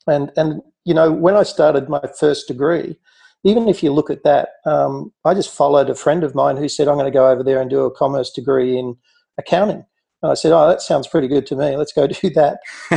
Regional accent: Sydney, New South Wales, Australia; I grew up in Sydney. I went to a school in Sydney called Waverley College, a boys' school.

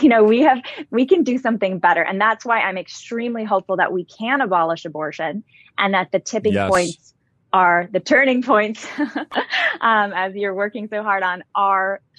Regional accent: California, United States; I'm from California. I watched this happen firsthand.

